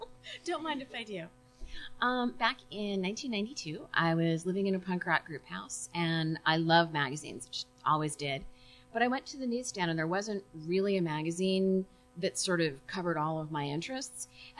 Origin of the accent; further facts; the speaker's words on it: Montreal, Quebec, Canada; I'm from Montreal, Canada, as I've been saying here in the States.